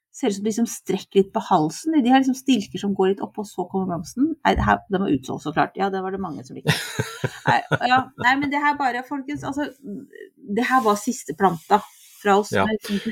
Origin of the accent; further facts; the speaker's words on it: Fredrikstad, Østfold, Norway; Jeg vokste jo opp delvis i Fredrikstad.